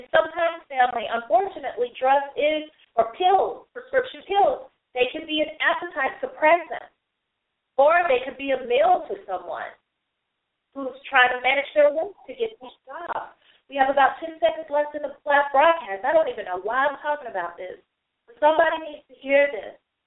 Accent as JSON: {"language": "English", "region": "the South", "country": "United States", "said": "You know, I'm from the South, so we roll our words towards the kids."}